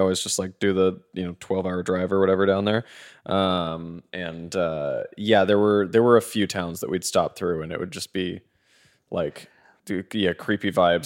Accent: Utah, United States; I grew up mostly in Utah. Arizona was always like, we'd visit family there.

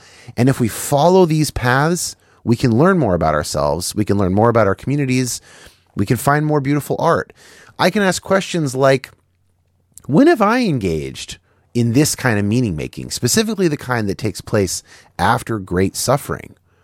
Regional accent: California, United States; They're from my home state.

